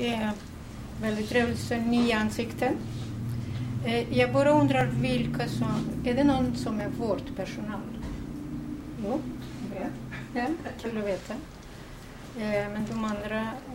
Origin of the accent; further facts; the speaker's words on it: Georgia; now in Sweden; Jag är själv från Georgien